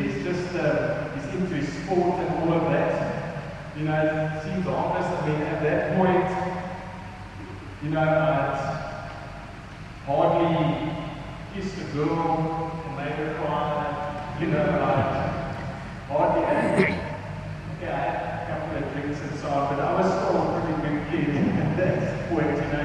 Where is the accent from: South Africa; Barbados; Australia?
South Africa; Stellenbosch, Western Cape; Okay, so those are my folks. I grew up in Stellenbosch.